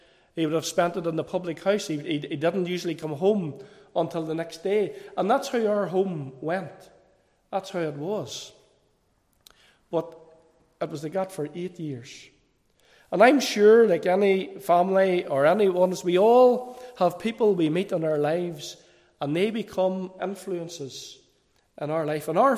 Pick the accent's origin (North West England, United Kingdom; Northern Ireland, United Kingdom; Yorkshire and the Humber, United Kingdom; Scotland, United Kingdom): Northern Ireland, United Kingdom; Cookstown; now in Magherafelt, United Kingdom; I was brought up in the town of Cookstown. I live in Macrofelt now, but I was brought up in Cookstown.